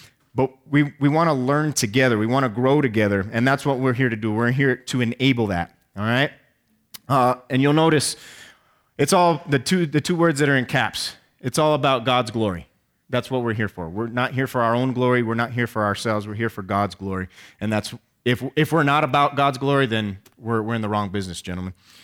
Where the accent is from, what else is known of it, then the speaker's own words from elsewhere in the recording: Albuquerque, New Mexico, United States; I'm originally from Albuquerque